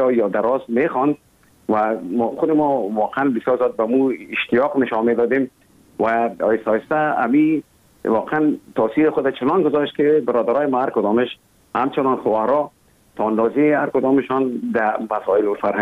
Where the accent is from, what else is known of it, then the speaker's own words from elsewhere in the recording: Kabul, Afghanistan; born there; اصلا زادگاه من کابل است ولی همونطور که گفتم زیاد ما در دیگه ولایت هم بودیم